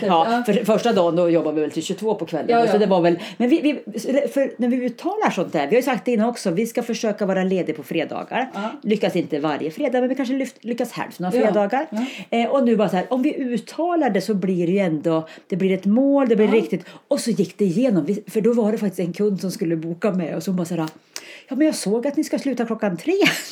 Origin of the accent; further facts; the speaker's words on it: Karlstad, Värmland, Sweden; för jag har inte spenderat en sommar hemma i Karlstad sedan jag flyttade.